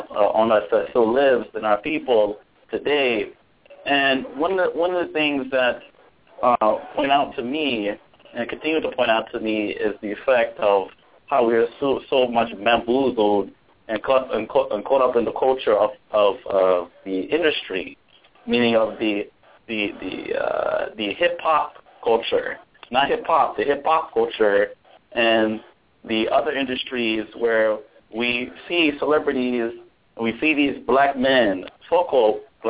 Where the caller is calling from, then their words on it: Queens, New York, United States; I'm calling from Queens, New York